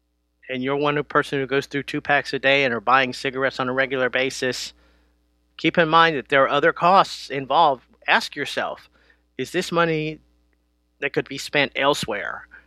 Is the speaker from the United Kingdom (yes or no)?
no; North Carolina, United States; my home state of North Carolina